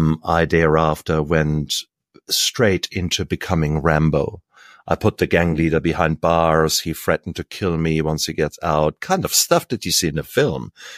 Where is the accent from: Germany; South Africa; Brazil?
Germany; Yes, I come from Germany. Beautiful, beautiful place. Should you ever wish to go, I studied in Heidelberg. But in 1989, when I came out of university, the wall had just come down.